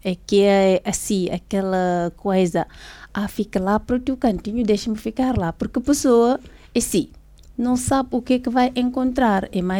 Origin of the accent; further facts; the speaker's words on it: Portugal; É como nós, portugueses, já sabemos que a diáspora portuguesa é muito grande.